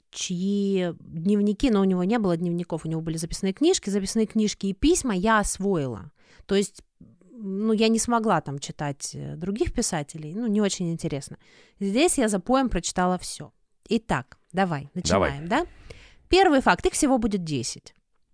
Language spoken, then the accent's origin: Russian; Rostov-on-Don, Rostov Oblast, Russia; Я просто как истинная ростовчанка горжусь всеми, кто родился в Таганроге.